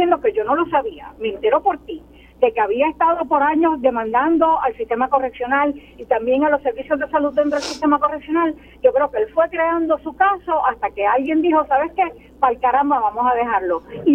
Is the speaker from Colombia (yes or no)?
no; Puerto Rico; como puertorriqueña, como mujer, no soltemos este tema